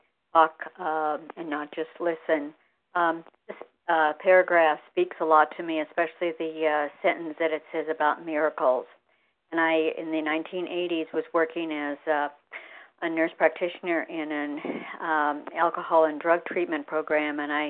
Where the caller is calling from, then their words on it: Beaverton, Oregon, United States; I'm from Beaverton, Oregon, and I've been listening to Vision for You and really benefiting from it